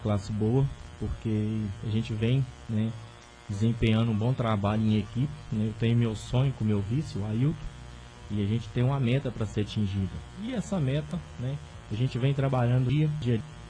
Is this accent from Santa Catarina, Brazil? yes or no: no; Goiabeira, Minas Gerais, Brazil; also born or lived in Conselheiro Pena; Nasci em casa e fui registrado na Penha do Norte. E aí, a gente... Nós residimos aqui em Conselheiro Pena, média de 11 meses, e aí voltamos para Goiabeira, que é minha terra querida de coração, e estou lá até hoje.